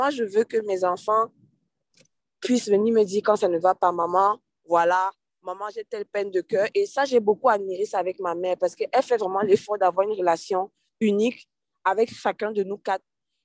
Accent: Cameroon; moved away; Quand je suis partie du Cameroun, maintenant, je pouvais parler avec mon père.

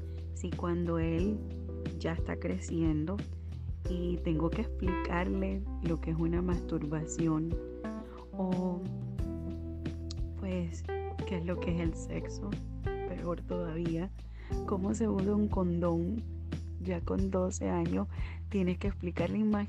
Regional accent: Cuba; los que me conocen saben que soy cubana. Y en Cuba no tenía muy buena posición. Al contrario, éramos muy pobres.

